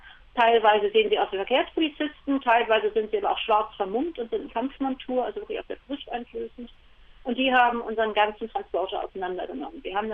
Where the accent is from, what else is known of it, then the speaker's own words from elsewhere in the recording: Germany; Und das ist noch harmlos, denn wir sind Deutsche.